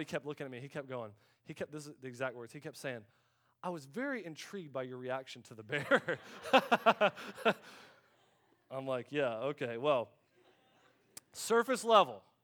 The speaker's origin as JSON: {"language": "English", "region": "Florida", "country": "United States", "said": "I'm from Florida, you know, snakes, alligators running around the woods my whole life growing up."}